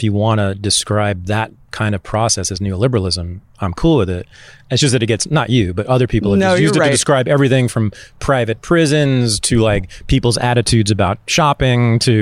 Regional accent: California, United States; when I was growing up in the Bay Area in the 70s and 80s, you know, we talked constantly about Central America.

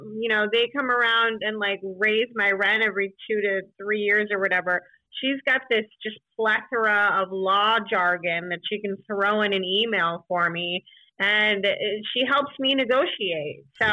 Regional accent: Massachusetts, United States; now in New York, United States; But I am originally from Massachusetts, and I still have a 617 area code telephone number. And I'm still like a diehard, you know, not diehard, but Boston sports fan. So I'm a New Yorker, but I grew up in Massachusetts.

